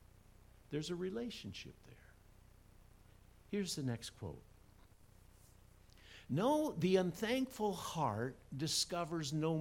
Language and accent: English; Iowa, United States; Growing up in Iowa, my mom washed all my football uniforms, and she fed me and did all that stuff.